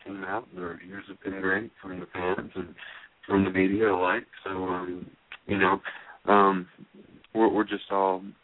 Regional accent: Birmingham, Alabama, United States; I'm from Birmingham, Alabama, by the way, so I flew from Birmingham to L.A.

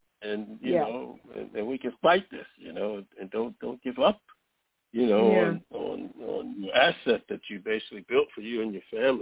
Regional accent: New York City, New York, United States; when I was growing up, you know, growing up in East Harlem, we used to always, especially summertime, we'd go over to Ward's Island

